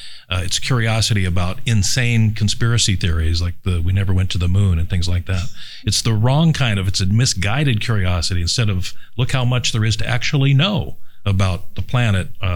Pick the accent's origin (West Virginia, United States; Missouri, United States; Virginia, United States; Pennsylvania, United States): Missouri, United States; You know, one of the most prized possessions in my humble home growing up in Missouri was a set of the Encyclopedia Britannica.